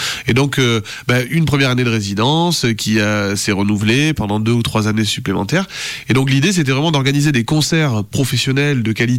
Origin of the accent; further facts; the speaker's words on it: Bordeaux, Nouvelle-Aquitaine, France; moved away as an adult; now in Lyon, France; Je suis originaire de Bordeaux, et c'est vrai qu'il y a énormément de similitudes aussi.